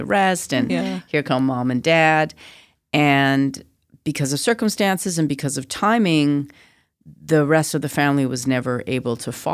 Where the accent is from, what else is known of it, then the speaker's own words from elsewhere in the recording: Vancouver, British Columbia, Canada; So I was born and raised in Vancouver. So I was a yellow girl in a white world.